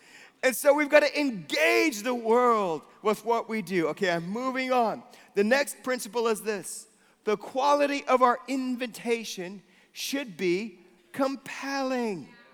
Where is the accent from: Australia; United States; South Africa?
United States; now in Bradford, United Kingdom; I'm from good old, you know, sunny Bradford, VIA America.